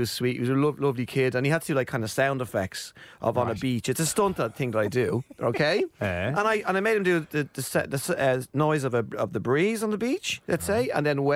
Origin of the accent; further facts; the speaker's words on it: Ireland; accent: Irish; I said seagull. Yeah. That's my Irish accent, saying seagull.